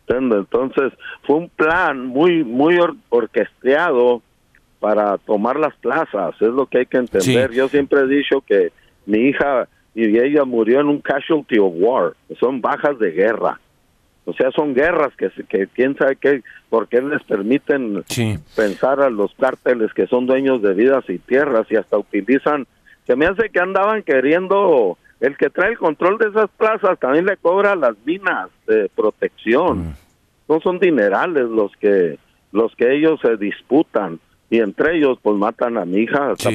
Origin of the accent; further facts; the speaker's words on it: Chihuahua, Mexico; born there; Madera es el municipio contiguo donde yo nací.